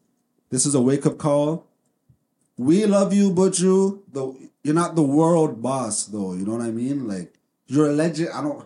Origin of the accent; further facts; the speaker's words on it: Jamaica; I'm Jamaican saying this, broski.